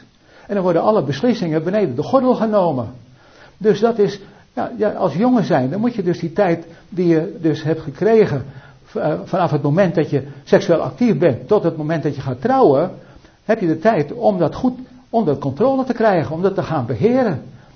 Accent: Belgium; Ik kom uit België

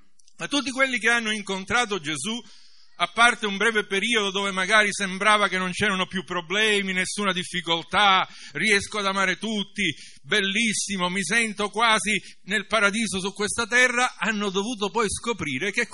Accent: Sicily, Italy; Io ho discendenze inglesi, pure se sono siciliano dovreste vedermi piccolo, basso, scuro, invece ho gli antenati che vengono dall'Inghilterra

